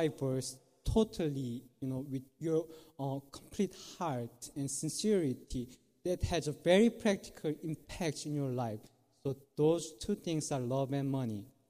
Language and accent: English; South Korea; So I told him that … Then he asked me, where are you from? So I told him South Korea, and he then asked me, what do you study?